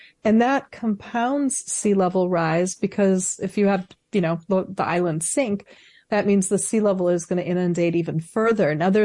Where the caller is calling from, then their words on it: San Francisco, California, United States; I'm in San Francisco, which is home, San Francisco Bay Area. So I'm phoning in from the West Coast.